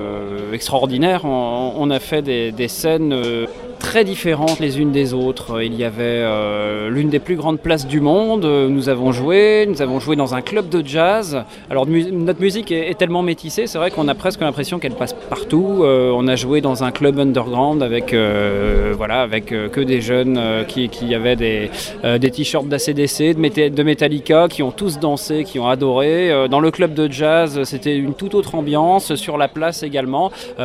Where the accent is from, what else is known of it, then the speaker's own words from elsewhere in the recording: Lorient, Brittany, France; Alors moi particulièrement, oui, puisque je suis natif de Lorient.